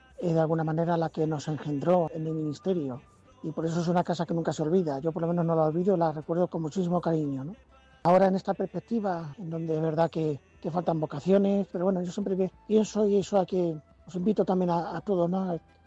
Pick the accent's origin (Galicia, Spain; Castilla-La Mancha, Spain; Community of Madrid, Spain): Castilla-La Mancha, Spain; Malagón; He estado siempre vinculado a la parroquia de mi pueblo, en Malagón